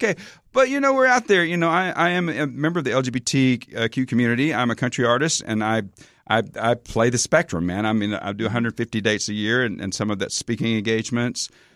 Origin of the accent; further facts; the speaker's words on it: Alabama, United States; Listen, I'm a Southern boy. Don't give me accents.